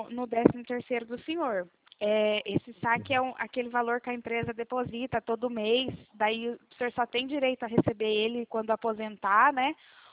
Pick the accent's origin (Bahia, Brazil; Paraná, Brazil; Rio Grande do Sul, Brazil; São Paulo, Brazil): Paraná, Brazil; Cornélio Procópio; nós somos de Cornélio Procópio, no Paraná